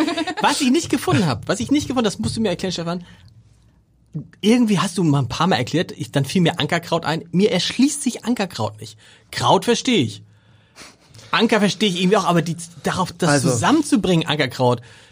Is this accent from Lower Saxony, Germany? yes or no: yes; Harburg, Lower Saxony, Germany; ich komme aus Harburg, da wird auch mal, also wenn du in dem Moment, wo du sagst, wir kommen südlich der Elbe